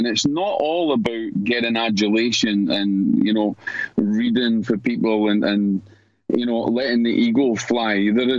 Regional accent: Scotland, United Kingdom; now in North Carolina, United States; I'm Scottish. We had four seasons. We had snow.

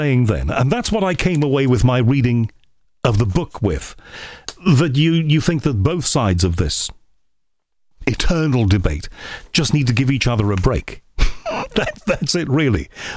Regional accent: Liverpool, North West England, United Kingdom; I was brought up, you know, in the Christian religion, because we all were in you know, where I was brought up in Liverpool. You know, my mother's side were Catholics, my father's side were Protestants. I don't go to church these days

